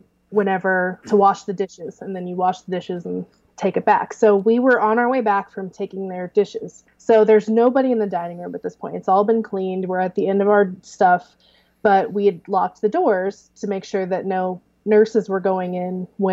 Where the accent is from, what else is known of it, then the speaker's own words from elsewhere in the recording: Clarksburg, United States; To me, small was where I grew up in Clarksburg, which is 300 people.